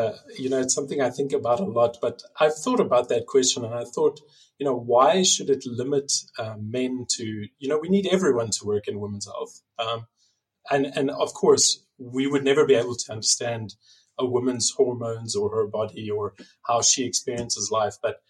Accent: South Africa; moved away as an adult; now in Switzerland; I moved over from South Africa. I'm originally South African. I moved over to Switzerland about 6 years ago now

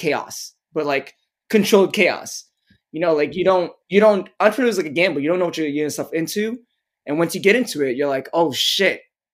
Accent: Brooklyn, New York, United States; I was born and raised in Bushwick. I currently live in Williamsburg. 32 years old. I'm 100% Vietnamese.

